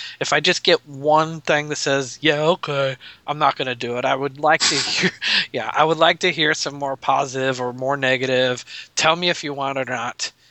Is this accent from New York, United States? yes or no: no; Nebraska, United States; from Nebraska.